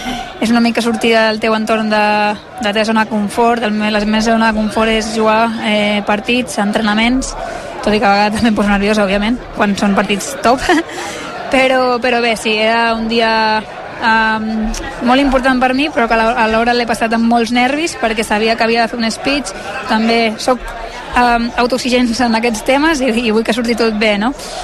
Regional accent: Ribes, Catalonia, Spain; Ribes és El meu poble ho ha estat sempre i ho serà sempre. De fet, segueixo vivint allà perquè com a casa enlloc, no, diuen.

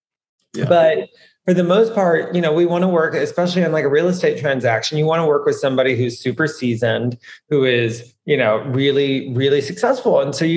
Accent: the South, United States; now in New York, United States; You know, I'm from the South and wanted to get out of the South, and, you know, was not a place of happiness or comfort for me.

